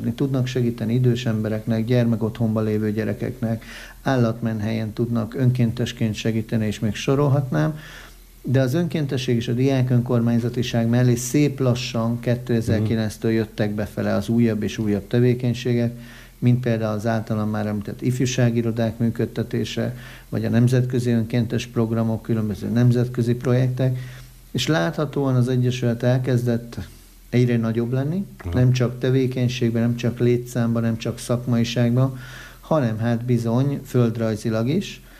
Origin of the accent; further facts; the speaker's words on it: Debrecen, Hajdú-Bihar, Hungary; hát debreceniként Nyíregyházára hívnak azért, az megbecsülendő történet